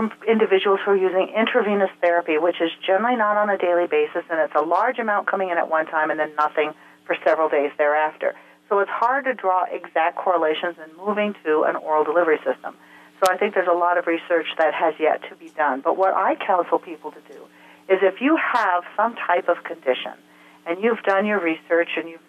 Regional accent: France; accent: French; English is a second language; Forgive my French accent. It's average at best.

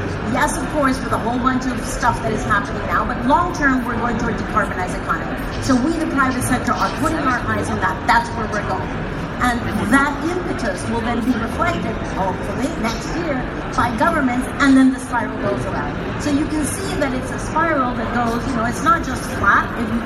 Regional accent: Costa Rica; I'm from Costa Rica, wonderful little country.

